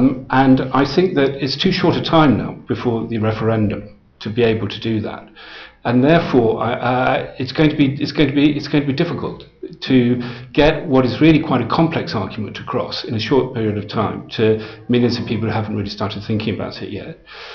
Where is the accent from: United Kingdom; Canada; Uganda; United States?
United Kingdom; I'm actually British because I was debating with Stephen Wolfe from UKIP the other day, and he thought I was Italian, so I've got an Italian name, but I am actually British.